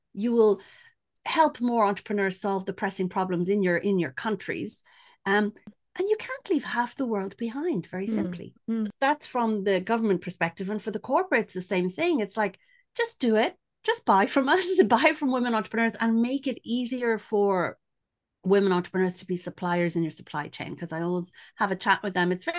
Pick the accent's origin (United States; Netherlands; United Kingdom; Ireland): Ireland; accent: Irish; English is a second language; now in France; So I'm Irish and half Spanish as well, but living in France for 30 years.